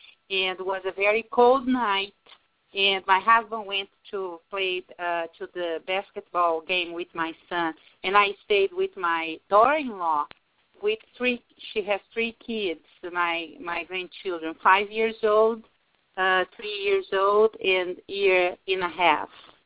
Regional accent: Brazil; English is a second language; moved away as an adult; I am originally from Brazil, and I live here on this country for 22 years.

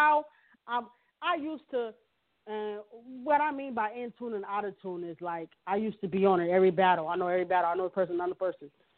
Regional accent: Midwest, United States; I'm from the Midwest, so I'm from the Midwest, so all the Midwest niggas, my guys

